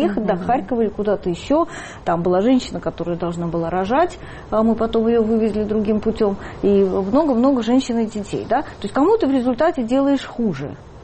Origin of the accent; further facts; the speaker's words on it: Moscow, Russia; они знали, что я человек из Москвы, они знали, что я журналист